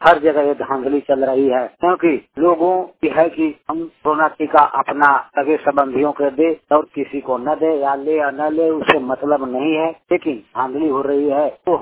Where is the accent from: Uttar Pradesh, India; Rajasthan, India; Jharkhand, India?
Jharkhand, India; Tugbera; मैं झारखंड पलामू से, हमारा पलामू में हमारा गांव तुगबेरा पुलिस स्टेशन नवा बाजार के अंतर्गत